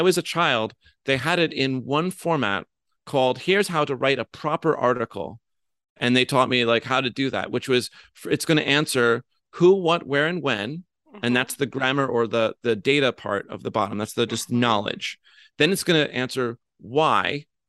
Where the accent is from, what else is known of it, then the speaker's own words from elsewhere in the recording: New York, United States; Why do I sound so confident besides growing up in New York State?